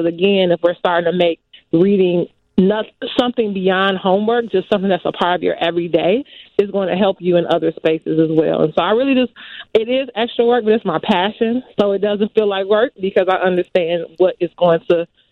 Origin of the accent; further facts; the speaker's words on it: Chicago, Illinois, United States; So really speaking like in my neighborhood, I grew up in the Art Gresham neighborhood.